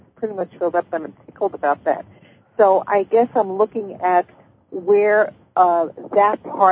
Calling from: Olympia, Washington, United States; Washington, Olympia area.

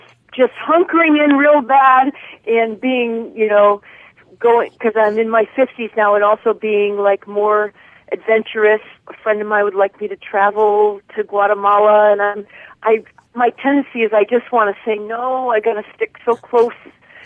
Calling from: New York, United States; because I'm in New York State, so it's in New York City. Right, I'm up in upstate New York

